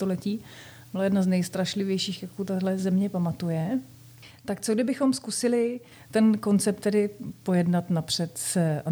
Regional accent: Bruntál, Moravian-Silesian Region, Czechia; Bruntál baví každého. Právě z těch důvodů, že on je jakýmsi moje rodné město

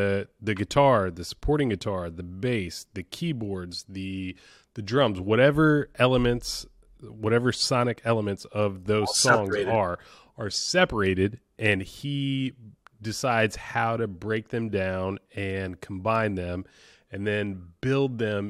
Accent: the South, United States; I'm from the South. I don't say everything correctly.

